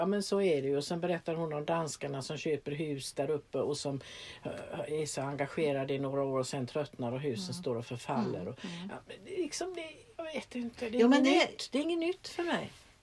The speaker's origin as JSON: {"language": "Swedish", "town": "Gothenburg", "region": "Västra Götaland County", "country": "Sweden", "said": "Eftersom jag är från Göteborg så kan det ju påverka."}